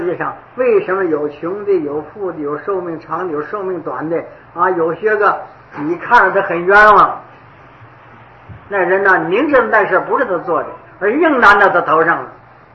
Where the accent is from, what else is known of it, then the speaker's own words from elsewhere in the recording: China; 我们一般的人都不愿学这个法，因为我们中国人都好大